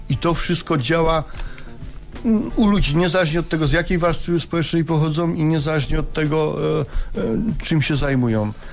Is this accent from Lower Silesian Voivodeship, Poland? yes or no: no; Lesser Poland, Poland; Ja jestem góralem w ogóle, pochodzę z Podhala, z takiej małej miejscowości.